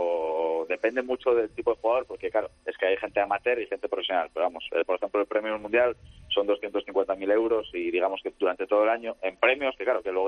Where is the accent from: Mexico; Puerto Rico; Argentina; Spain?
Spain; Oviedo, Asturias; De Oviedo, Oviedo.